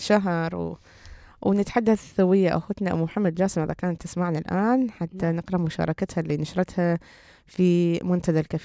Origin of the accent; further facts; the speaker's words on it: Iraq; الشوربات المتعددة اللي تعرف بالآش والشلة، وعندنا بالعراق.